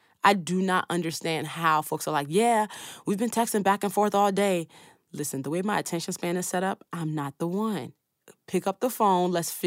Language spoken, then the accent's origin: English; Nigeria; because I'm Nigerian.